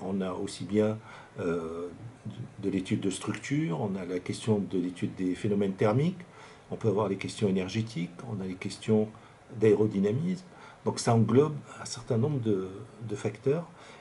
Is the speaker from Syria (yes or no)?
yes; Syria; French is a second language; also born or lived in Morocco; now in France; Donc moi je suis d'origine syrienne et j'ai fait mes études secondaires au Maroc et puis après je suis venu en France pour faire mes études universitaires